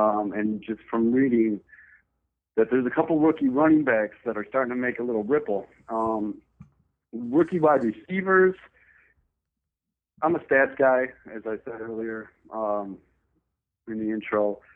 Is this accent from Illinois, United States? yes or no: yes; Chicago, Illinois, United States; I'm born and raised in Chicago, I'm probably taking Jay Cutler because I like to cheer for my guy on the Sunday.